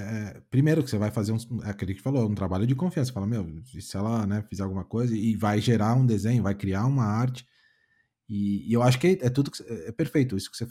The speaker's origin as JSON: {"language": "Portuguese", "country": "Brazil", "said": "O brasileiro, essa questão do se abrir, de falar, a gente como brasileiro sabe que isso é muito natural, né?"}